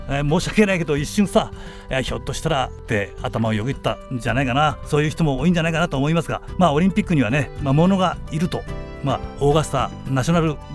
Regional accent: Yamaguchi, Japan; 私のふるさと山口を歌った曲で

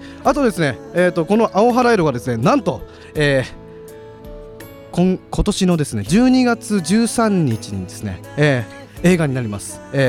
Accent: Akita, Japan; 僕 の地元がね、地元秋田なんですけども、

